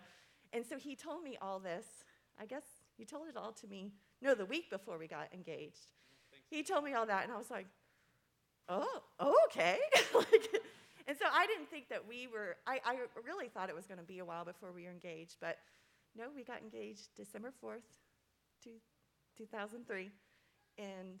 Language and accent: English; West Palm Beach, Florida, United States; I'm from West Palm Beach, Florida. Came up here to do the internship, and met this guy.